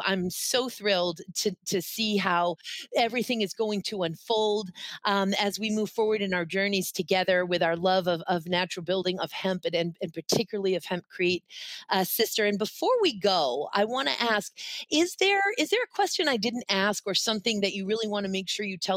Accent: New England, United States; also born or lived in Boston; I grew up, of course, in New England. I was born in Boston.

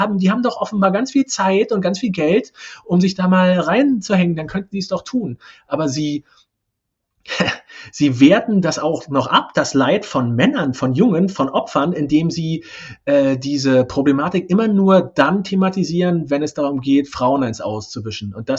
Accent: East Germany, Germany; born there; Ich bin ja gebürtiger Ossi

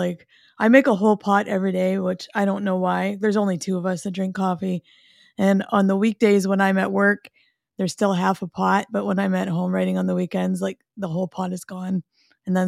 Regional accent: Canada; cause I'm Canadian.

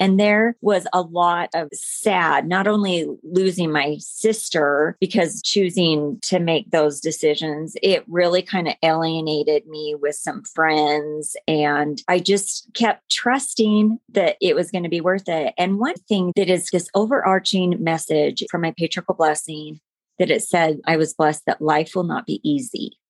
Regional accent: American Fork, Utah, United States; So this week I'm going to be 51. So I grew up in American Fork, Utah.

